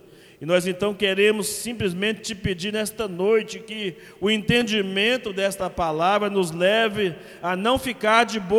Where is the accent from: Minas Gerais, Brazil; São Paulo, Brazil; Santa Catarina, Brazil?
Minas Gerais, Brazil; mas como mineiro, eu posso falar que nós temos essa qualidade de estender a mão ao nosso próximo